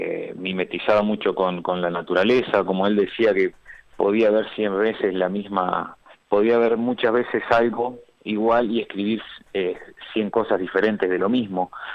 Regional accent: Sarandí del Yí, Durazno, Uruguay; yo soy oriundo de Sarandí del Yí, nací en Durazno y me crié toda la vida ahí.

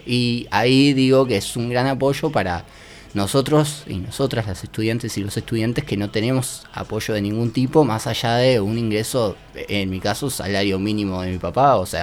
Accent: Melo, Cerro Largo, Uruguay; now in Montevideo, Uruguay; Yo soy de Melo.

